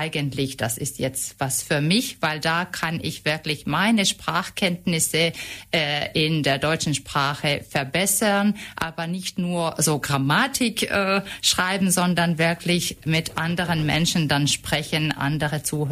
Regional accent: Finland; German is a second language; moved away as an adult; Also ich bin gebürtige Finnin

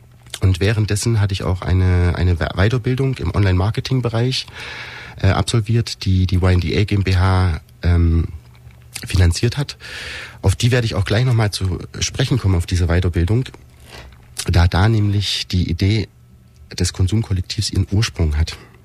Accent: Dresden, Saxony, Germany; also born or lived in Zeitz / Magdeburg; now in Ulm, Germany; Geboren bin ich in Zeit, Sachsen-Anhalt. Ich habe danach 2 Jahre in Magdeburg in einem Studentenwohnheim von meiner Mutter gelebt, von 85 bis 90 in Dresden, habe dort die Krippe und den Kindergarten besucht

